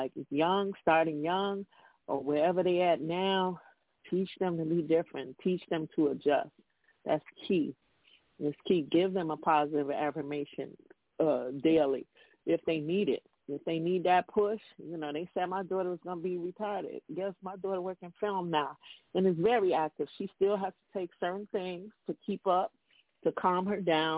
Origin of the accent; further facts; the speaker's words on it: Chicago, Illinois, United States; I was born and raised in Chicago, Cabrini Green.